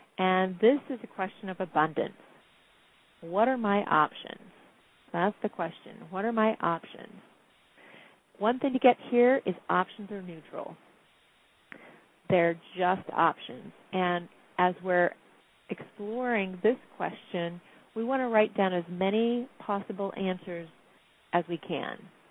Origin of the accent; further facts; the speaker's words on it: California, United States; It's, for me, as a Californian, And when I came and visited New York, it was always a tourist type thing.